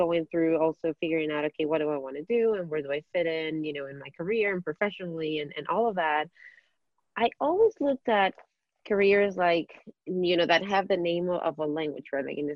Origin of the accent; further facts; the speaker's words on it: Ecuador; first language Spanish; English is a second language; moved away; because I'm from Ecuador, so I grew up in Ecuador. My first language is Spanish, and I learned English.